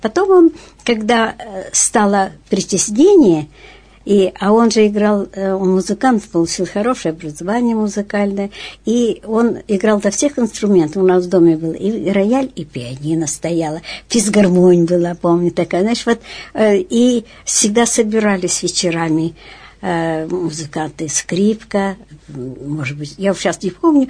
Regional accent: Yekaterinburg, Sverdlovsk Oblast, Russia; born there; Я же родилась в Свердловске, это потом я переехала, и много-долго-долго меня здесь не было. А родилась я здесь.

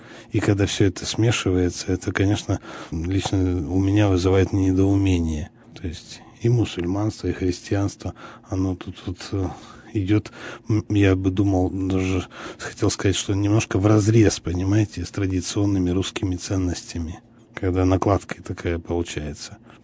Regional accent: Yekaterinburg, Sverdlovsk Oblast, Russia; То есть для меня, как коренного екатеринбуржца, это, конечно, нонсенс

